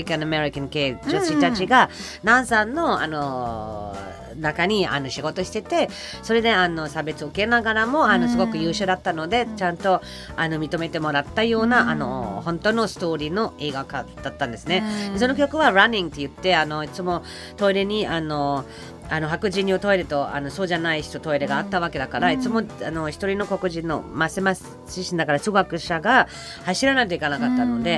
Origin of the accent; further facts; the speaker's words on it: Germany; Japanese is a second language; あの私はドイツ人だから